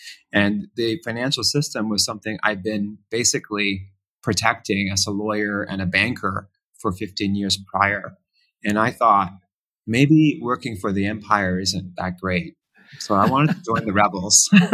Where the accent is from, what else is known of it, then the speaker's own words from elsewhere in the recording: Canada; I'm a Canadian. I was born and raised in Canada. My father is from Nazareth. My mother is French-Canadian. And my parents met in Canada. I went to university in England and Oxford, and then I went to Columbia Law School.